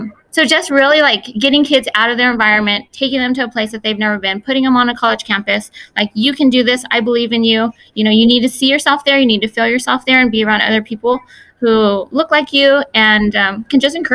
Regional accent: Fresno, California, United States; born there; So I was born here in Fresno, here in the Central Valley. I'm third generation here in the United States.

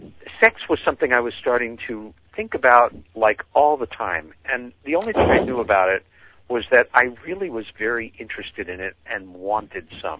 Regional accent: Long Island, New York, United States; We saw five silvery white disc-shaped objects over the house that we grew up in on Long Island, New York, and there was nothing ambiguous about it.

